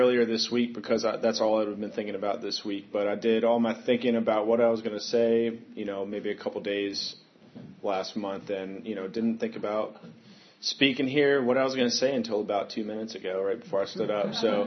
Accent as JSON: {"language": "English", "town": "Mechanicsville", "region": "Virginia", "country": "United States", "tie": "born or raised there", "said": "So I grew up in Richmond, and or outside of Richmond in Mechanicsville"}